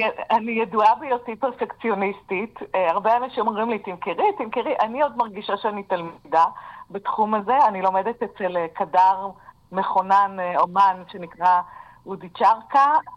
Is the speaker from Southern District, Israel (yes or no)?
no; Haifa, Haifa District, Israel; born there; ילידת חיפה